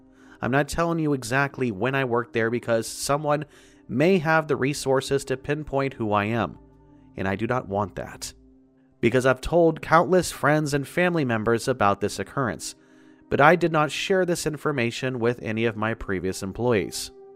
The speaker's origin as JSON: {"language": "English", "region": "Ohio", "country": "United States", "tie": "born or raised there", "said": "I am born and raised in Ohio, which is a Midwestern state for those of you that don't know where it is on the map."}